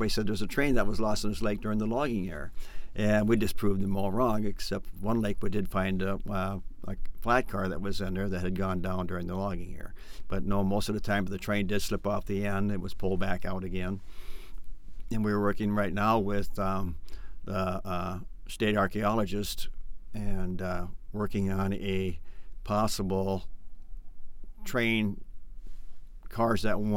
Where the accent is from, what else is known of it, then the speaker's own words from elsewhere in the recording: Ada, Minnesota, United States; now in Detroit Lakes, United States; I live in Detroit Lakes, Minnesota. I was born and raised in Ada, Minnesota.